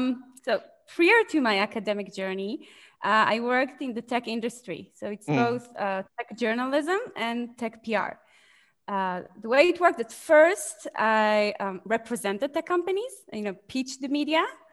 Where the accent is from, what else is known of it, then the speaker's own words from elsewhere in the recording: Israel; also born or lived in Los Angeles; now in United States; So I'm originally from Israel. And in the past 4 years, I lived in Los Angeles, like mid-city LA. And a few months ago, I moved here.